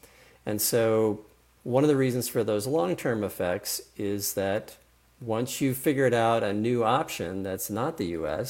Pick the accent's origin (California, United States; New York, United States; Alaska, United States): California, United States; San Diego; Okay, so I'm at UW, but I got to admit I'm originally from San Diego